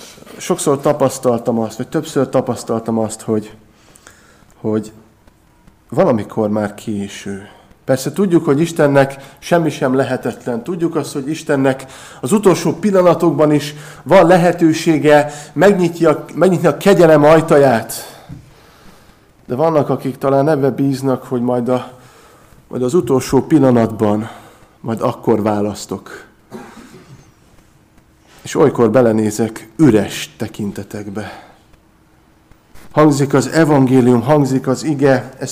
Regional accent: Nyíregyháza, Szabolcs-Szatmár-Bereg, Hungary; Hát én ugye nyíregyházi vagyok, a feleségem meg pápa mellő származik.

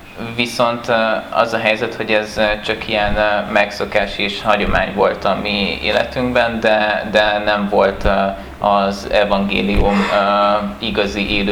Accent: Nyíregyháza, Szabolcs-Szatmár-Bereg, Hungary; Igazából én innen elég közelről származom, én nyíregyházi vagyok. Egy vallásos családból származom.

